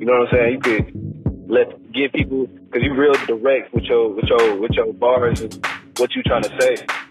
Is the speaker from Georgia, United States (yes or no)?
no; Detroit, Michigan, United States; But, yeah, I'm from Detroit, bro.